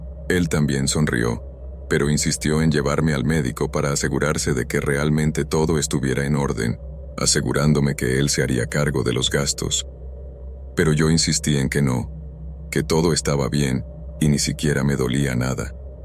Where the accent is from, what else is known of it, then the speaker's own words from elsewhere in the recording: Romania; la verdad es que soy un chef bastante famoso en mi país, Rumanía